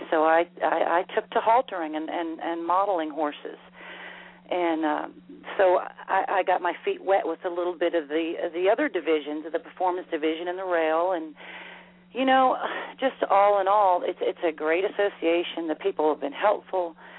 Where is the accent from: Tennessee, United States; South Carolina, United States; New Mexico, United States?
Tennessee, United States; Lewisburg; I'm from Marshall County originally, Lewisburg area